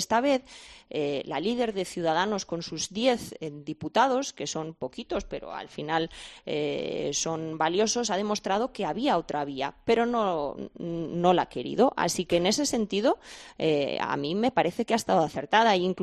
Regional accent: Castile and León, Spain; yo que soy de Castilla y León, que la capitalidad de Madrid, sobre todo a las que somos comunidades limítrofes, comunidades vecinas, pues en algunas cosas nos perjudica.

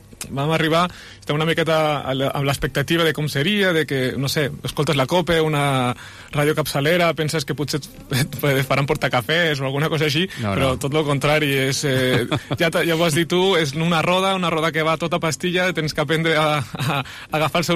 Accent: Andorra; now in Spain; Pares portuguesos que van emigrar cap a Andorra, jo sóc nascut a Andorra, sí que sóc andorrà, mig andorrà, mig portuguès, i estudiant aquí, a Espanya, a Catalunya.

